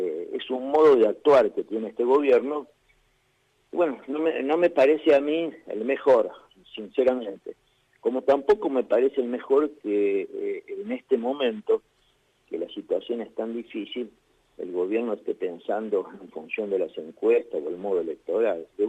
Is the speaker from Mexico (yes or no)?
no; Córdoba, Argentina; yo siento que tengo una responsabilidad como dirigente cordobés